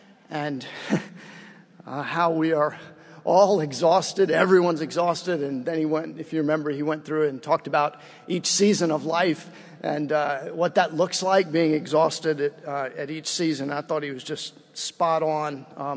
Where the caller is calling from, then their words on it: Baton Rouge, Louisiana, United States; I'm coming from Baton Rouge, Louisiana.